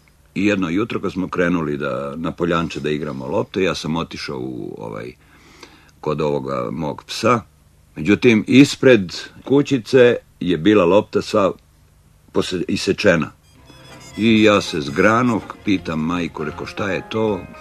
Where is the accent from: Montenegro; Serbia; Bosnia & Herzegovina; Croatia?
Serbia; Zemun, Belgrade; Ja sam kao dečak iz Zemunovog grada dolazio na igralište Viteza